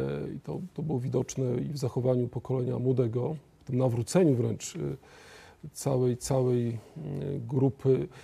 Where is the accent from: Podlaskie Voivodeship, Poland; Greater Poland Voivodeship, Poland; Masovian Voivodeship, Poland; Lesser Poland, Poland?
Podlaskie Voivodeship, Poland; Ja pochodzę, mam szczęście z województwa obecnie podlaskiego, wcześniej województwo białostockie